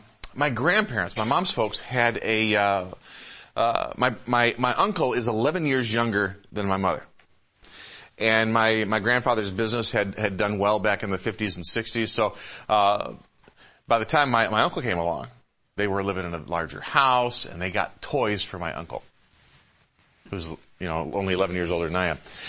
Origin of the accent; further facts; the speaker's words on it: Michigan, United States; everybody I knew when I was a kid, I grew up in Michigan, Great Lakes and everything else, everybody knew how to swim.